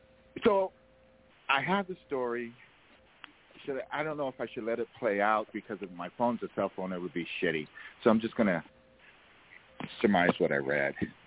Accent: South Carolina, United States; also born or lived in Philadelphia; When I was a kid growing up in South Carolina.

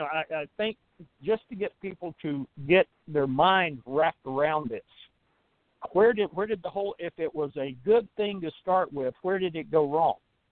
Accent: the South, United States; And I'm a Southerner.

